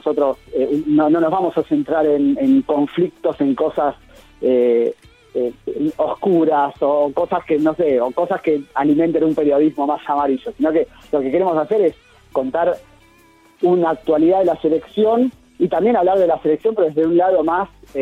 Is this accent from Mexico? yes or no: no; Argentina; como argentino, más allá de lo laboral, como argentino, tener dos copas